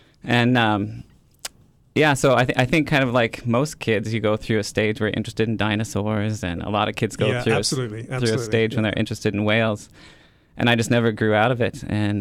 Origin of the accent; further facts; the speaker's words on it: Colorado, United States; I'm actually from Colorado, and so a very landlocked place.